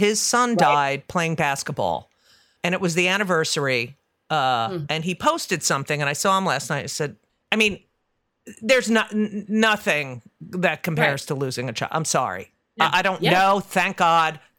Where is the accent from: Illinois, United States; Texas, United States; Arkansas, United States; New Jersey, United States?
New Jersey, United States; Like, I'm from New Jersey, and I never say the county. I don't say I'm from Union County.